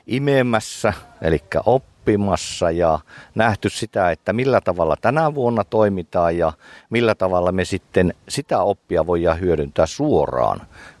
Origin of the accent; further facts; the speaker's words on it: Kajaani, Kainuu, Finland; Me, jotka ollaan Kajaanista